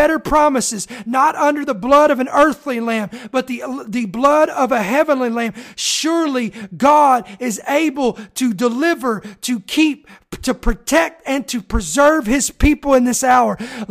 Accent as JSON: {"language": "English", "country": "United States", "said": "But I'm an American. I can stand in the gap for my country."}